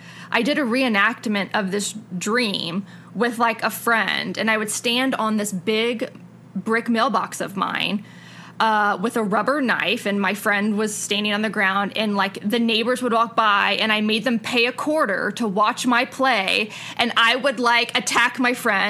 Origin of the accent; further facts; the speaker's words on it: Arlington, Texas, United States; So I grew up in Arlington, Texas. I lived on this corner house, brick house, big tree in the front yard.